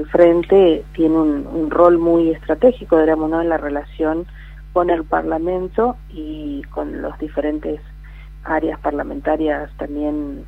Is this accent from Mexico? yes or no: no; Chaco, Argentina; al ser yo de la provincia del Chaco, también la idea no es perder, tener desarraigo con el lugar de donde yo vengo